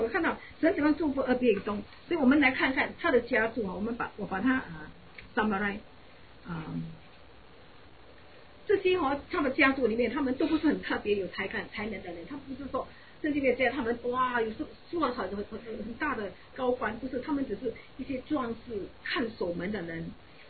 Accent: Singapore; 以前我记得我们住在新加坡的时候，以前我小的时候，通常很多的家庭都是三代同堂的。

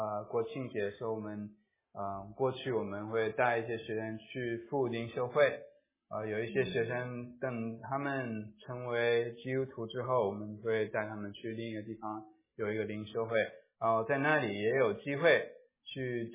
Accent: Taiwan; 我是台湾长大台湾出生的

